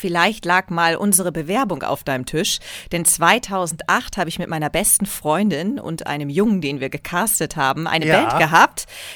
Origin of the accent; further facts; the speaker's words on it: Lower Saxony, Germany; Man könnte meinen, er ist aus Ostfriesland und kommt aus meiner Heimat.